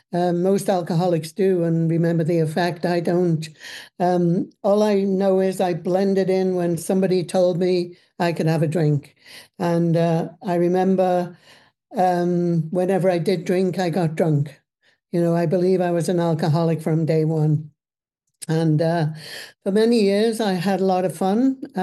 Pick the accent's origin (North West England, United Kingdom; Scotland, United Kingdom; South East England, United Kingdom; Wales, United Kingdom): North West England, United Kingdom; Liverpool; I'm born and raised in England, in Liverpool, where drinking was a way of life.